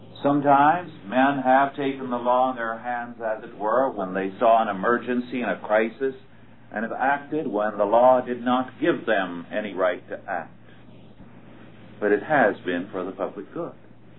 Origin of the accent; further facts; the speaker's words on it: Kingsburg, California, United States; In my hometown of Kingsburg, California, downtown